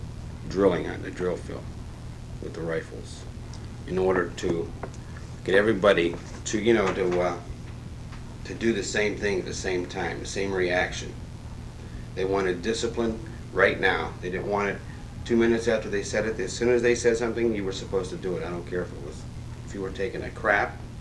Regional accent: Youngstown, Ohio, United States; born there; I was born in Youngstown, Ohio on March 4th, 1947.

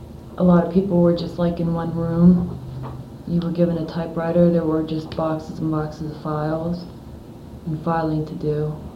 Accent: Struthers, Ohio, United States; also born or lived in Youngstown; I was born in St. Elizabeth in Youngstown and went to school in Struthers.

